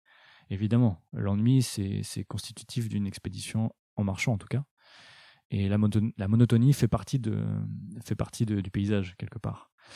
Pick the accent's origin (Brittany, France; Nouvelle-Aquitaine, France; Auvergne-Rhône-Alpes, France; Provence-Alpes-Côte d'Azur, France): Brittany, France; En tant que breton, je dois l'aimer.